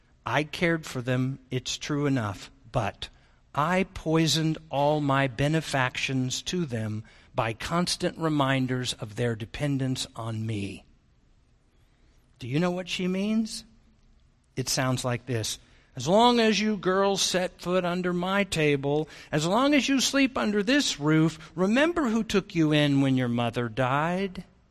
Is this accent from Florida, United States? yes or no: no; Wichita, Kansas, United States; When I was a boy growing up in Wichita, Kansas, I was a double PK, son of a preacher, son of a professor